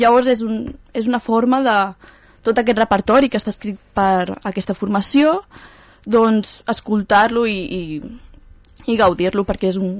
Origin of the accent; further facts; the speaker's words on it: Gavà, Catalonia, Spain; estem encantades de tocar aquí a Gavà, bueno, és el meu poble tota la vida